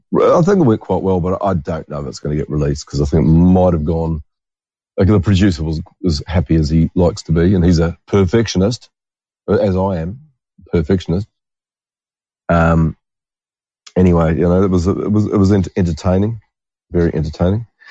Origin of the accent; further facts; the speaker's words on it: Scotland, United Kingdom; Even though I'm starting to sound a little bit Irish, but I'm not, I'm Scottish.